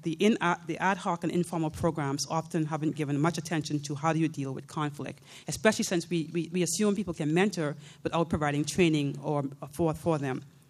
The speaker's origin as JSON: {"language": "English", "country": "Bahamas", "lives_now": "Canada", "said": "I'm from the Bahamas originally."}